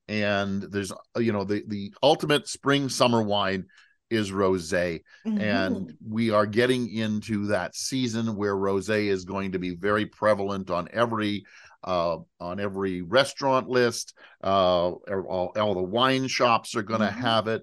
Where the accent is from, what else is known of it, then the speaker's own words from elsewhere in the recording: Canada; I'm Canadian